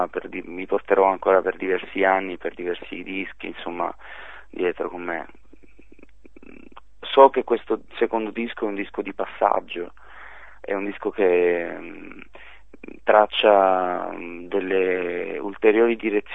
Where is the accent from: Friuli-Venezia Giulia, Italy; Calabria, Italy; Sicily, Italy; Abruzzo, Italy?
Sicily, Italy; moved away as an adult; Io sono cresciuto in Sicilia fino a 20 anni, no, fino ai 25 sono stato giù